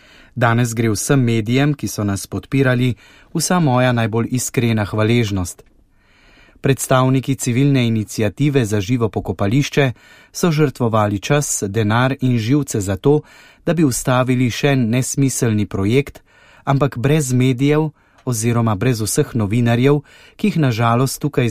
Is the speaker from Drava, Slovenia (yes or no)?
yes; Ptuj, Drava, Slovenia; Ker sem kot Ptujčan že od malega navajen